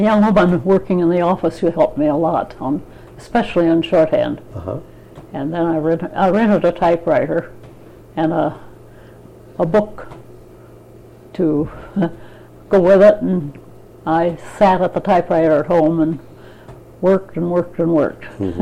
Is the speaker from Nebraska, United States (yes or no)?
yes; Nebraska, United States; also born or lived in Cedar Rapids, Iowa; I was born in Hall County, Nebraska, in the country. Went to country school through the 8th grade. Woodrow High School for 2 years. Then I went to Cedar Rapids, Iowa, graduated from high school there.